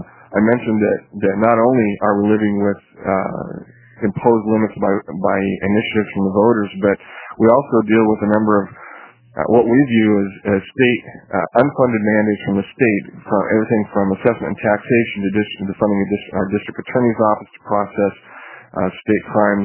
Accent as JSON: {"language": "English", "region": "Oregon", "country": "United States", "said": "I am from Yamhill County, which is right in the heart of wine country."}